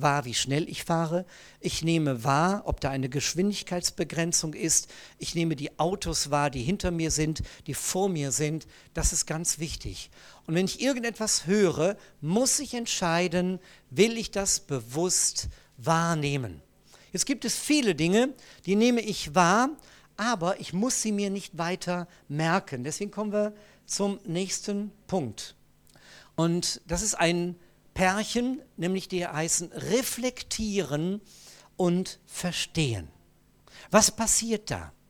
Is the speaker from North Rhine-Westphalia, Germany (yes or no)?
yes; Bielefeld, North Rhine-Westphalia, Germany; als wir damals unseren Jugendkeller hatten, bei uns in Bielefeld, das war 1974, 1973 fing das an, schon etwas eher sogar.